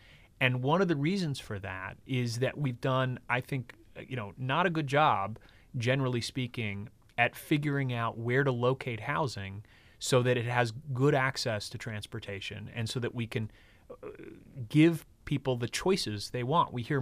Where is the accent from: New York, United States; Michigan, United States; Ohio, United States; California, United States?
New York, United States; And even though I come from New York and I was the commissioner there for the last 5 years